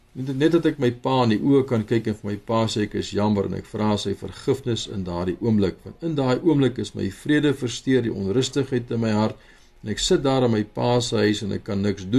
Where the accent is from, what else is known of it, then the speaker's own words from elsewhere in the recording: Pretoria, Gauteng, South Africa; now in Cape Town, South Africa; Ek kom van Pretoria, my pa bly in die Kaap.